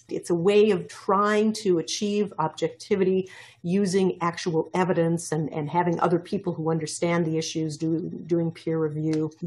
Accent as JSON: {"language": "English", "region": "Minnesota", "country": "United States", "said": "the coal industry brought to my home state of Minnesota to testify"}